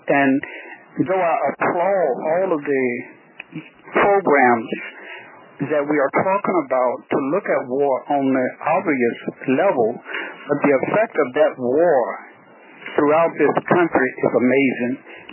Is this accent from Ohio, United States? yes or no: no; Selma, Alabama, United States; I'm from Selma, Alabama